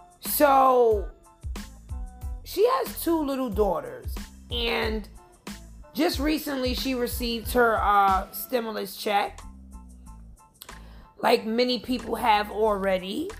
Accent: Bronx, New York, United States; when I was growing up, I lived, I'm from Walton Avenue. I'm from 165 in Walton.

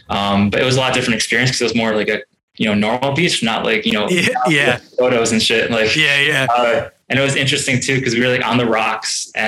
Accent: Buffalo, New York, United States; I'm from Buffalo, and like, you know, where I go, like, I mean, that's a lie. Actually, we got some really good shots and photos in Buffalo

